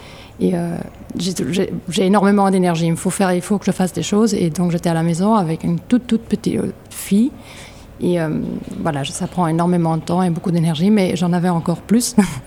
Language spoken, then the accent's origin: French; Denmark; moved away as an adult; now in Belgium; Alors moi j'ai grandi au Danemark, j'ai vécu 20 ans au Danemark. Et en revenant en Belgique, quand j'avais 28 ans